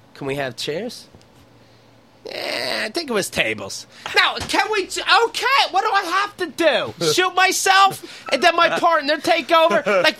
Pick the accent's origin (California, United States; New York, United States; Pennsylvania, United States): Pennsylvania, United States; Somerset; I'm like, that means that's all of you from Somerset.